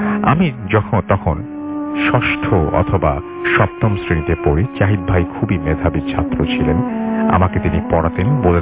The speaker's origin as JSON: {"language": "Bangla", "region": "Khulna Division", "country": "Bangladesh", "tie": "born or raised there", "said": "আমার গ্রামের বাড়ি চুয়াডাঙ্গা জেলার একটি গ্রামে।"}